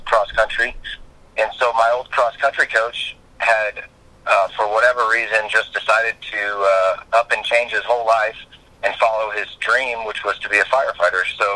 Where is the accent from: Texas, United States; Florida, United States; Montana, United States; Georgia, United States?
Texas, United States; Austin; So I'm local. I'm from Austin, Texas. I went to high school here.